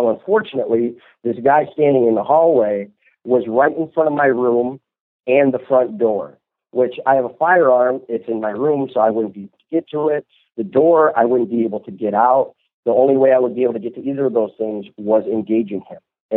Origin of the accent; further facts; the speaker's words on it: Toledo, Ohio, United States; Now, I'm from Toledo, Ohio, like I mentioned to you, and we're pretty rich in paranormal sites.